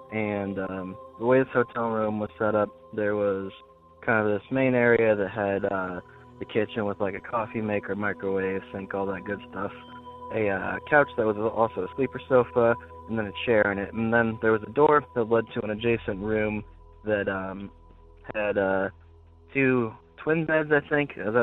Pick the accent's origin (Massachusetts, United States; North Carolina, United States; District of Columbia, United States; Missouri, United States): North Carolina, United States; Hey, Derek. … I'm from North Carolina.